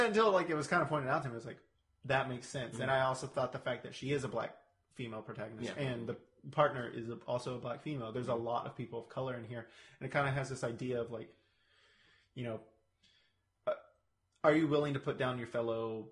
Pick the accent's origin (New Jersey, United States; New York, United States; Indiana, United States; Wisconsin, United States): New York, United States; Buffalo; It's my hometown. Like, it's my hometown. They're going to Buffalo.